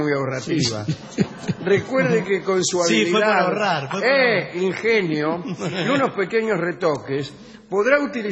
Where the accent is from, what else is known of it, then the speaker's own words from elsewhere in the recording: Moscow, Russia; Yo me baño con agua fría directamente, incluso en mi infancia, que fue en Moscú.